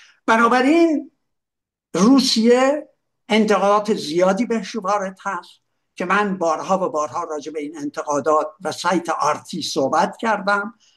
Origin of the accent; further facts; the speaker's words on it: Iran; اگه ما وطنمون رو دوست داریم، اگه به آینده ایران، ایران یک پارچه عقیده داریم